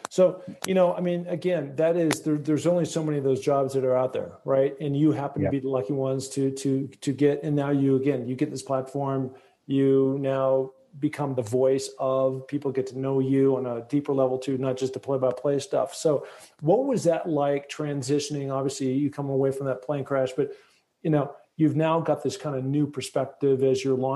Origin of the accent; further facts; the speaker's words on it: Seattle, Washington, United States; I'm from Seattle. We used to have a team called the Seattle Supersonics.